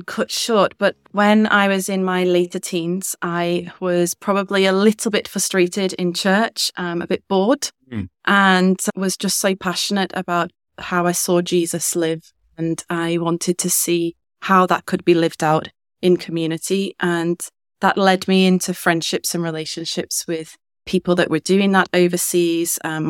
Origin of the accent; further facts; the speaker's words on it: Liverpool, North West England, United Kingdom; also born or lived in India; So I'm from Liverpool originally, and I am currently working with refugees in Liverpool.